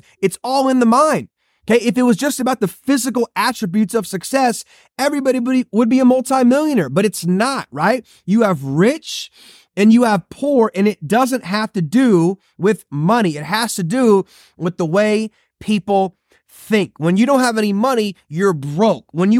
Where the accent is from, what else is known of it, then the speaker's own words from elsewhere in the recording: Ohio, United States; I remember growing up in Ohio, we were middle-class America.